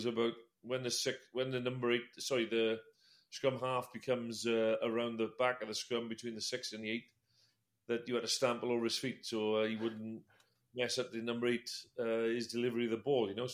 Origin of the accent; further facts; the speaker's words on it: Wales, United Kingdom; when I was growing up in Wales, Brian, all it was rugby.